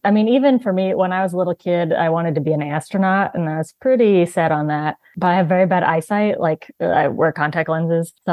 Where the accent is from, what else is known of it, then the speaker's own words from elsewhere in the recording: Klamath Falls, Oregon, United States; I'm actually from Klamath Falls, Oregon. It's kind of Southern Oregon, just a smaller town. So Pacific Northwest represent. Grew up there.